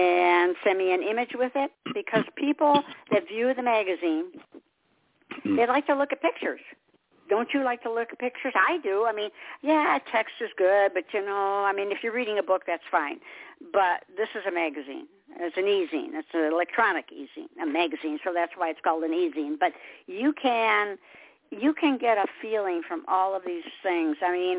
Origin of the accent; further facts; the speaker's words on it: Detroit, Michigan, United States; moved away; But I'm not originally from here, and neither are you. I'm from Michigan. I'm from Motown and came down here, I don't know how many years ago.